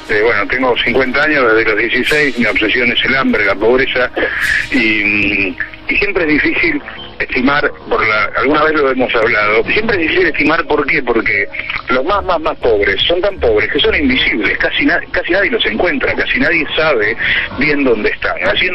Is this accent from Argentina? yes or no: yes; Argentina; este es un momento para celebrar como argentinos